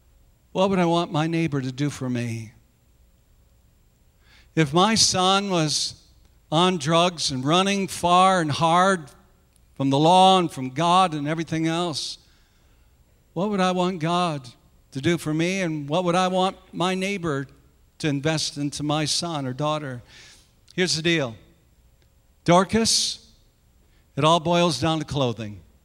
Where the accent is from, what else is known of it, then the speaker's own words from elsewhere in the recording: South Dakota, United States; Violet and her husband, Oliver, they owned in my hometown of South Dakota. They had a little grocery store.